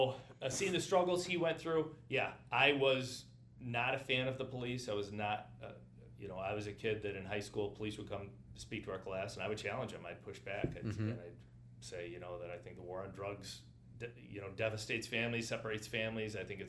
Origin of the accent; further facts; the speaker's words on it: Buffalo, New York, United States; born there; also born or lived in Austin, Texas; Born in Buffalo.